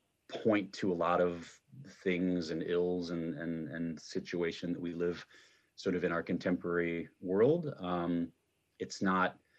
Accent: Iowa, United States; anywhere in the Midwest that I grew up in Iowa

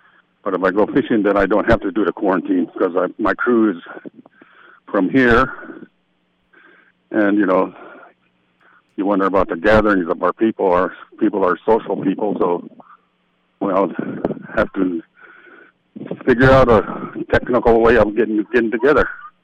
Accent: Hoonah, Alaska, United States; from Hoonah, and … from Glacier Bay.

